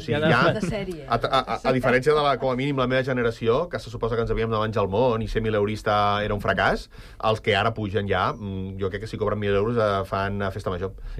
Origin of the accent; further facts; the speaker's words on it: Sant Cugat del Vallès, Catalonia, Spain; que som de Sant Cugat de tota la vida.